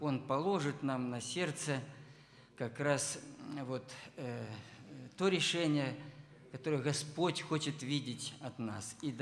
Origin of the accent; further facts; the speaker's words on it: Siberia, Russia; И вот я сибиряк